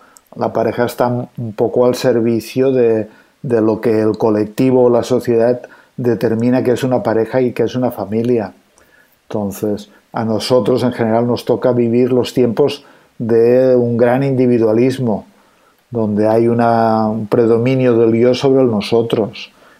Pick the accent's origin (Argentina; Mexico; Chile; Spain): Spain; Catalonia; me invitaron a un programa de televisión aquí en mi tierra, en Cataluña